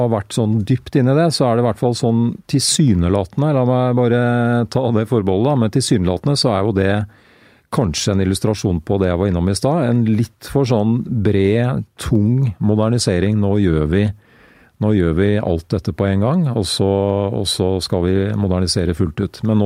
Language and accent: Norwegian; Greverud, Akershus, Norway; skal du oppleve noe da, som ungdom på Greverud, så er det jo byen som dette.